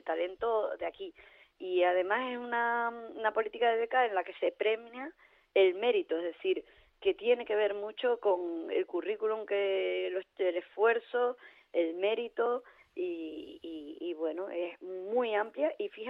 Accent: Canary Islands, Spain; tú sabes cómo somos los canarios, que vamos desde aquí y llevamos hasta el sol

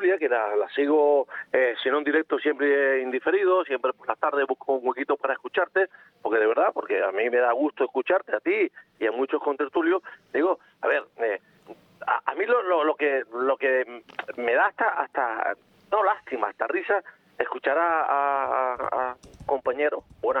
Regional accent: Spain; a mí me avergüenza como español, Diego, como español me avergüenza

